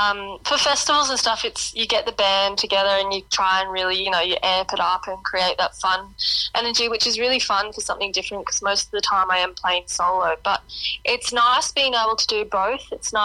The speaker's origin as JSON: {"language": "English", "country": "Australia", "said": "obviously being an Australian artist, and I'm not a huge established artist by any means."}